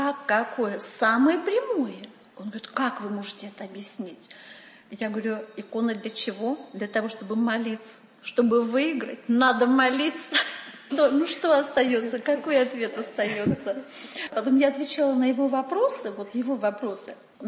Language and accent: Russian; Russia; Я приехала с другой планеты. Я приехала из России.